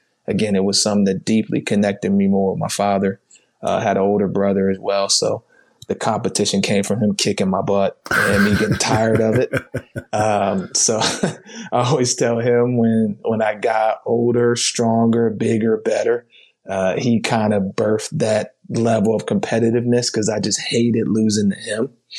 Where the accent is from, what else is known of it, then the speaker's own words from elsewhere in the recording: Reynoldsburg, Ohio, United States; I grew up in the Midwest, so very similar to where you are, right in the Columbus area. So I grew up in an area right outside of Columbus, Ohio, called Reynoldsburg.